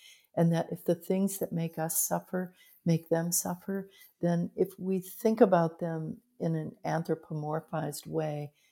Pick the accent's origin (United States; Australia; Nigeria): United States; Zanesville, Ohio; it was called In Zanesville, and it was about my hometown.